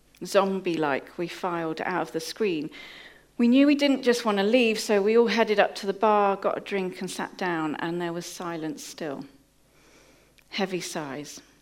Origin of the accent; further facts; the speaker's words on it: England, United Kingdom; We're from the Midlands, so London's like a treat for us.